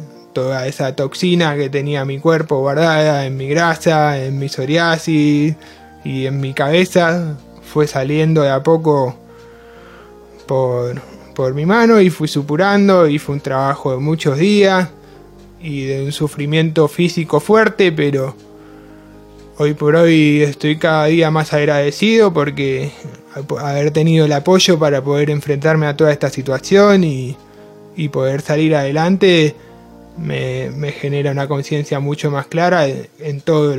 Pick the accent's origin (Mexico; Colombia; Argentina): Argentina; Luján, Buenos Aires Province; tengo 26 años, soy de Luján